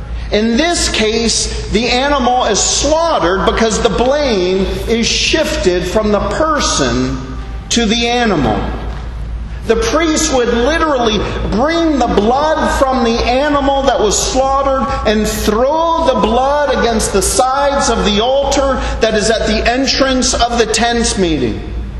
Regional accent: Canada; now in Bahamas; Well, as a Canadian who has lived in the Bahamas for almost 8 years

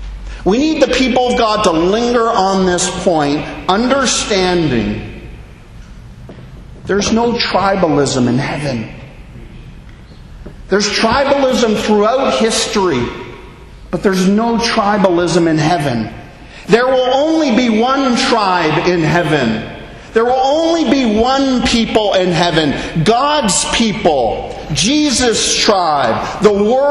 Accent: Canada; As most of you know, I grew up in Canada, and like every place on earth, there is tribalism.

